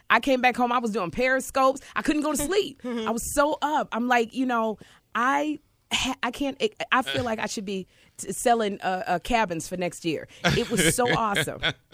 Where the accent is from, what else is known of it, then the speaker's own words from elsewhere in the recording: Chicago, Illinois, United States; I'm from Chicago.